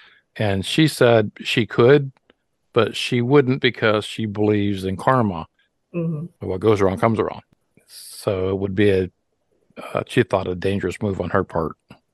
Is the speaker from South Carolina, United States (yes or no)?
no; Newton Falls, Ohio, United States; Today's Halloween special was on the Crybaby Bridge from my hometown of Newton Falls, Ohio.